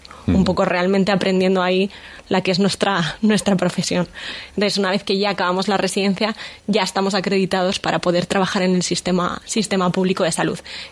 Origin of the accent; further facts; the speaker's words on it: Cantabria, Spain; now in La Rioja, Spain; Yo soy de Cantabria.